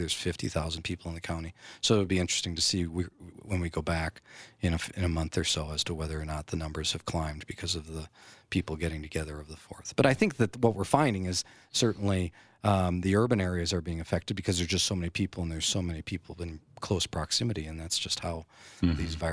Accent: Wisconsin, United States; I just traveled back to the upper Midwest. I'm from Wisconsin. We went back to Wisconsin for over the 4th.

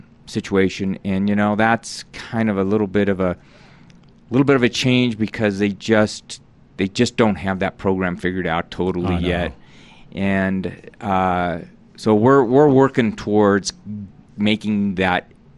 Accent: Louisville, Kentucky, United States; You know, I was born and raised in Louisville, so that was kind of a small town environment. You know, everybody knew everybody.

